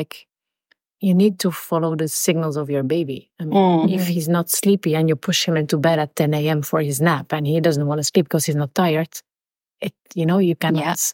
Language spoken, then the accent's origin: English; Belgium; now in Doha, Qatar; I've been in Doha for 12 years. I'm also a yoga teacher here. I'm as well from Belgium, like Camille. I have 4 kids